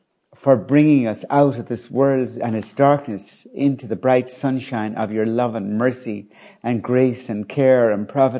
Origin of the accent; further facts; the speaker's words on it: Ireland; Because we grew up in Ireland, in a very triumphalistic Ireland. We were Catholic Ireland.